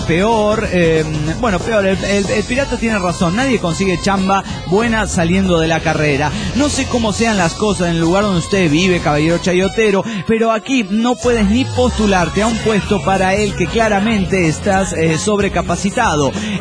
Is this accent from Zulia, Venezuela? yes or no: no; Caracas, Capital District, Venezuela; de Caracas, Venezuela.